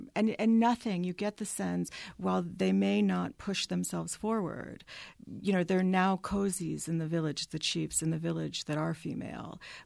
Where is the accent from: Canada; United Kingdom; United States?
United States; New York; You know, I am a New Yorker